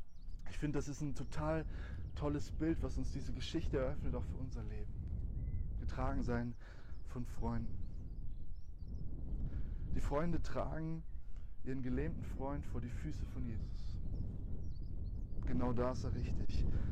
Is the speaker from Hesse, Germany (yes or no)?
no; Schriesheim, Baden-Württemberg, Germany; im Edeka in Schriesheim in meinem Heimatort